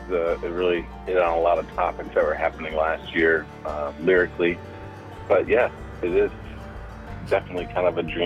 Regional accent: Kalamazoo, Michigan, United States; I have a lot of pride in the fact that, you know, we're from Kalamazoo, Michigan.

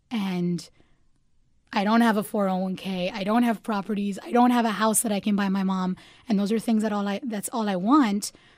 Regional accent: Miami, Florida, United States; now in Chicago, United States; And growing up in Miami, I was a majority, so I never had to define that. I was like, oh, I'm Cuban. I'm Latina. That's how I am. Then I moved to Chicago, and people were like, where are you from?

